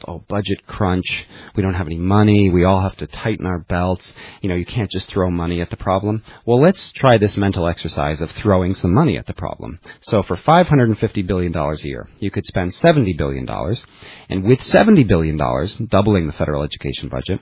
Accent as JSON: {"language": "English", "town": "Oakland", "region": "California", "country": "United States", "said": "I come from Oakland. In Oakland, the murder rate this year is about twice as high as it was last year."}